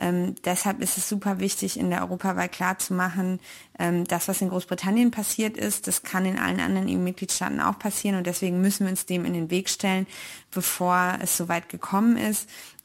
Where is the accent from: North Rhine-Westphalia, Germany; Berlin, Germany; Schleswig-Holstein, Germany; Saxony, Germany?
North Rhine-Westphalia, Germany; also natürlich hauptsächlich in NRW, im Ruhrgebiet, da wo ich herkomme